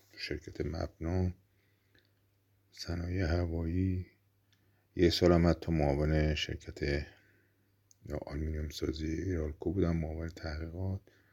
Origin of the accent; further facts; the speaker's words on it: Qom, Iran; بنده در شهر مقدس قم به دنیا آمدم و در مدرسه ملی شهاب و مدرسه ملی امیرکبیر دوران ابتدایی و راهنمایی رو گذروندم.